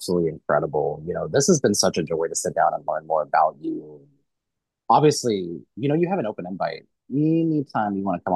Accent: Kansas City, Missouri, United States; and like I said, I grew up in the Kansas City metro area. So my home county of Jackson County

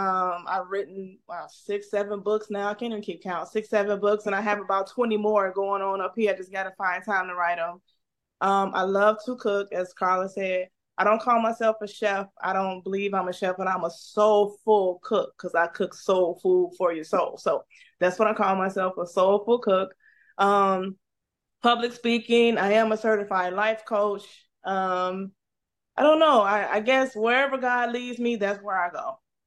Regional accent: Gary, Indiana, United States; I'm just a hometown girl, born and raised in Gary, Indiana. Very small town where everybody knows everybody.

